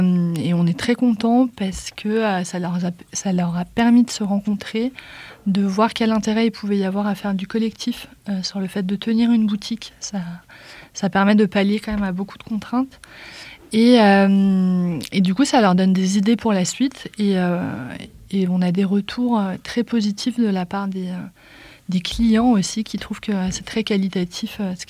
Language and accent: French; Grand Est, France; Ah ben, moi, je suis alsacienne